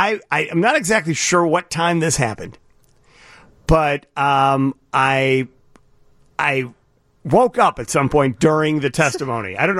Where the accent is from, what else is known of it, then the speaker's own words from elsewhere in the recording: United States; Well, I think it's hard also as an American because you know what's at stake here.